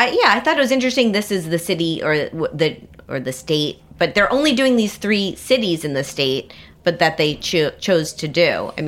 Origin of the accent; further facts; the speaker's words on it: Miami, Florida, United States; My hometown of Miami has big news.